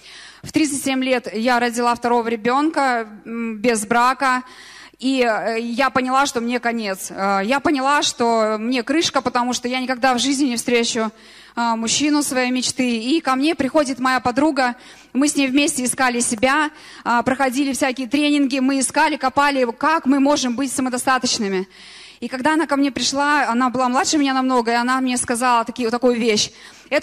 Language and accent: Russian; Tyumen, Tyumen Oblast, Russia; now in Lysva, Russia; я приехала из Тюмени, сейчас я в Лысьве.